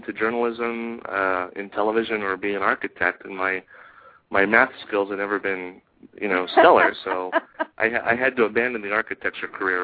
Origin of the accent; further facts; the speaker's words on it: Fremont, California, United States; also born or lived in Oakland; I'm a Fremont kid. born in Oakland, raised in Fremont, and my family is still in Fremont